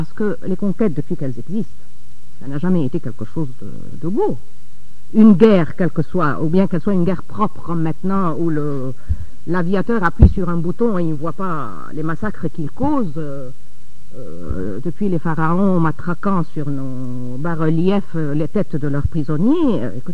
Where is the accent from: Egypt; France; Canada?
Egypt; Cairo, Cairo Governorate; dans laquelle j'ai passé mon enfance au Caire, en Égypte